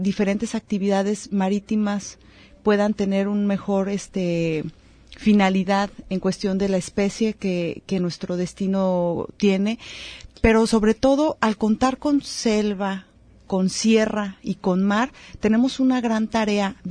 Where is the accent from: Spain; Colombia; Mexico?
Mexico